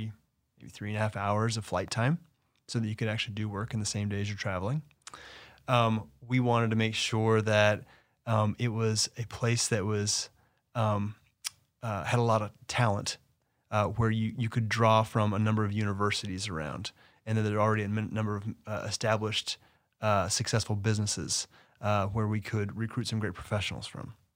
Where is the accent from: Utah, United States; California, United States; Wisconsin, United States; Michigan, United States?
California, United States; Los Angeles; The LA market is great. It's my hometown. I love LA.